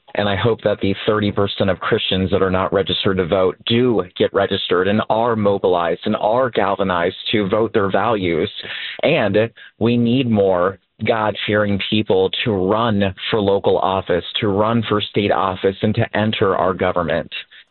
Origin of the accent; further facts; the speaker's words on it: United States; I'm American.